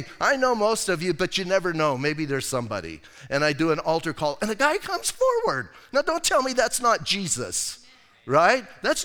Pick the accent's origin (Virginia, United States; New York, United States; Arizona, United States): Arizona, United States; Bisbee; I'm from Bisbee. What else would I be?